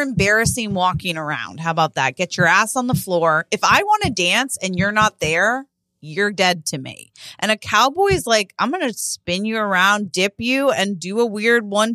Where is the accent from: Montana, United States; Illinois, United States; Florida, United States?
Montana, United States; now in New York City, United States; I was a cowgirl one time for Halloween, but I grew up in Montana.